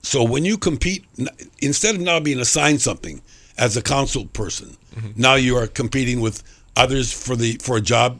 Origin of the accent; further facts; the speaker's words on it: Hawaii, United States; I grew up on the Big Island, and I went to Kapoho and the tide pools there as a little kid.